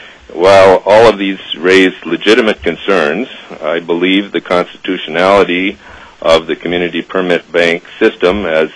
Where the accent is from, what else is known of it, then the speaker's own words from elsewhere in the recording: Petersburg, Alaska, United States; I grew up in Petersburg. I commercially fished out of there as a crewman for many years.